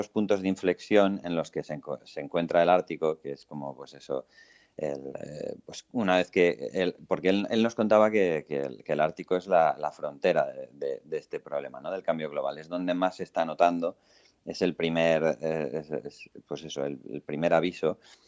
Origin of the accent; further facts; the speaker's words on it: Cantabria, Spain; Pues cuando aquello, yo estaba en mi pueblo, en Cantabria